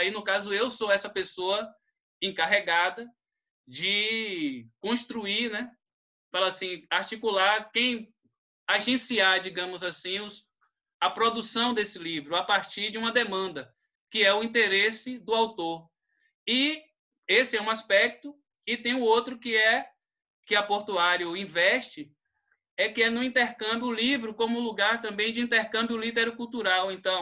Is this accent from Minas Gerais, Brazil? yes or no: no; Cachoeira, Bahia, Brazil; eu sou de Cachoeira.